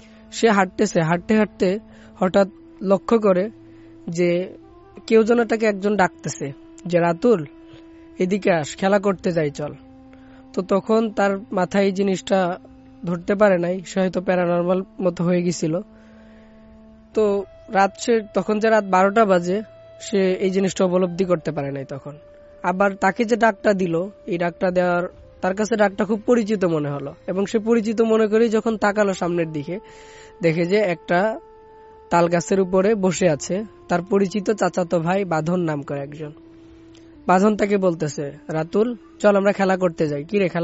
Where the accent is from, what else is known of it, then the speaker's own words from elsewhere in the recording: Hatgopalpur, Khulna Division, Bangladesh; আমি ঝিনাইদহের হাটগোপালপুর থেকে আসছি